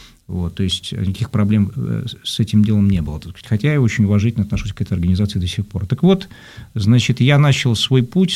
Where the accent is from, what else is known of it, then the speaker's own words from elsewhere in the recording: Tallinn, Harju County, Estonia; moved away as an adult; Я родился в Таллине, я 18 лет там прожил